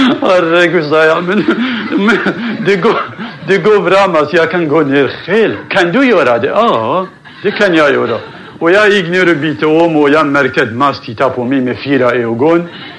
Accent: Sulaymaniyah, Sulaymaniyah Governorate, Iraq; now in Sweden; Alldeles nyss jag har varit i mina hemtrakter, kom hem bara för 3 veckor sedan i Suleimanie.

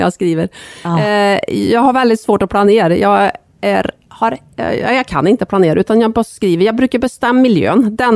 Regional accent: Värmland, Sweden; Så använder jag Ingmar som miljö. Ja. Det är ju min hemby, uppväxtby utanför Sunne.

